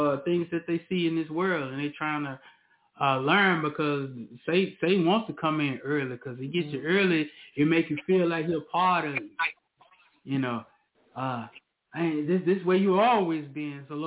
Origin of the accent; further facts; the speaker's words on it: Southern United States, United States; I'm from the South, so people were shorten your name up.